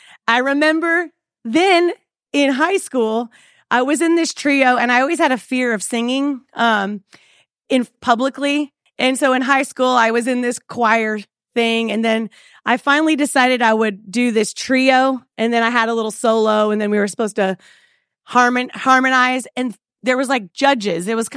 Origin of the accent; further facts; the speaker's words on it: California, United States; now in Nashville, United States; I'm from Southern California. My husband and I met in college, and he decided that it would be great to come to grad school here at Belmont University.